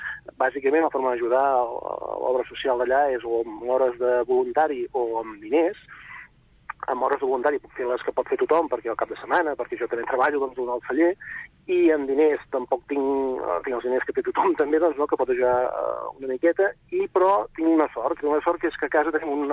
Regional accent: Sant Martí Sarroca, Catalonia, Spain; nosaltres som pagesos del Penedès, de Sant Martí Sarroca, tenim un petit celler, una petita finca

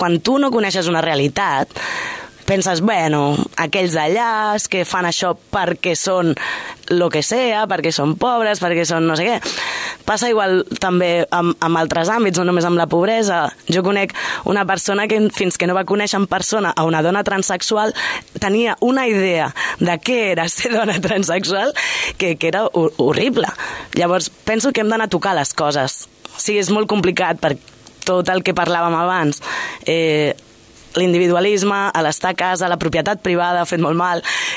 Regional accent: Sabadell, Catalonia, Spain; jo sóc de Sol i Padrís, treballo a Torre Romeu i he treballat a Can Puigcener i a Barberà

